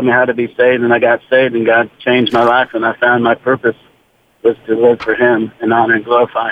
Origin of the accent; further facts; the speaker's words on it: Wichita, Kansas, United States; It was a question as a young person in which I grew up in Wichita, Kansas, and then went in the Air Force and got stationed overseas